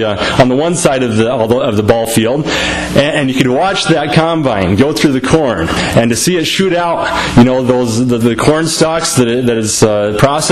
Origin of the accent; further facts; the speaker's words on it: Onslow, Iowa, United States; back in my hometown of Onslow, Iowa